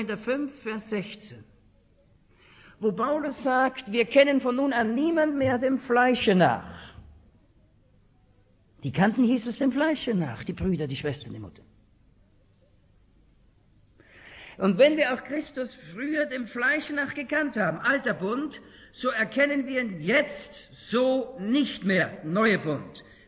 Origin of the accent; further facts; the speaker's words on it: Austria; ich war dankbar als Österreicher aufgewachsen im katholischen Erziehungssystem.